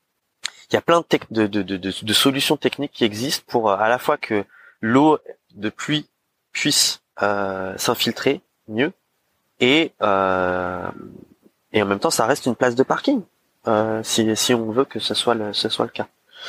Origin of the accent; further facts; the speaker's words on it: Paris, Île-de-France, France; non pas en tant qu'élu, mais en tant que Parisien